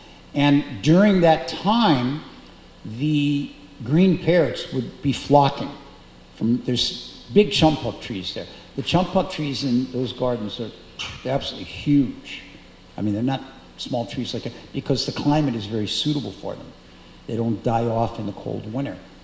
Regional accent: St. Louis, Missouri, United States; Many of you know I come from St. Louis, and St. Louis has a particular industry there

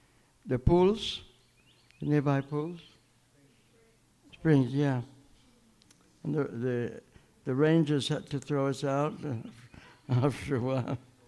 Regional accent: London, United Kingdom; accent: British; I'm from London, by the way. Can you follow my British accent? I'm not actually from an aristocratic background.

